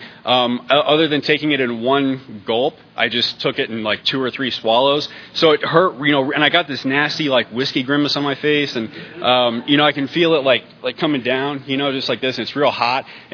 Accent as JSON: {"language": "English", "town": "Camarillo", "region": "California", "country": "United States", "tie": "born or raised there", "said": "I grew up just outside of Los Angeles in a little town called Camarillo."}